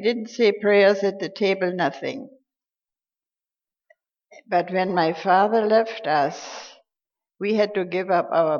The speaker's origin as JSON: {"language": "English", "country": "Germany", "second_language": "English", "said": "when people hear the accent, they ask me, where are you from? And I tell them, I'm from Germany."}